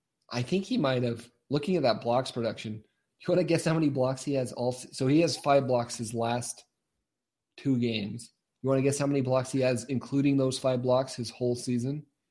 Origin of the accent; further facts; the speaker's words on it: Preston, Idaho, United States; I grew up in a town. I grew up in Preston, Idaho, which is, I think, a town.